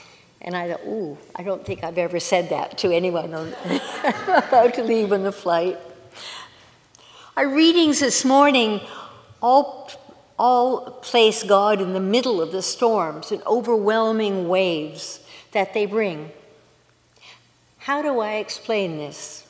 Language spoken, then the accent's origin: English; British Columbia, Canada; also born or lived in Prince Rupert; I grew up in Vancouver Island